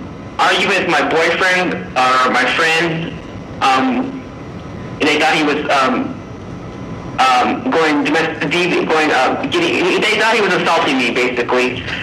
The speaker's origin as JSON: {"language": "English", "town": "Yuma", "region": "Arizona", "country": "United States", "lives_now": "Phoenix, United States", "said": "I had to be here in Phoenix. I'm from Yuma, and my kids are like 300 miles away"}